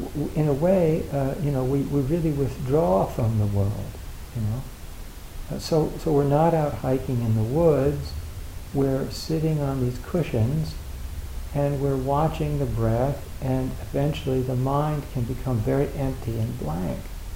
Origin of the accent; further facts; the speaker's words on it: United States; And I didn't know what he was talking about because I grew up in the United States.